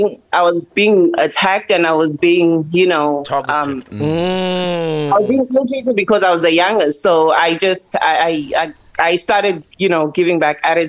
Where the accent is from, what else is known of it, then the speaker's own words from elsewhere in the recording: South Africa; I'm South African, so.